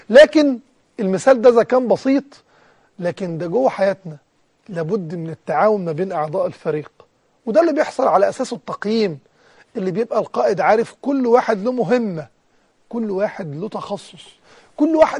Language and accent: Arabic; Egypt; أكيد أنا مصري بتمنى إن مصر تفوز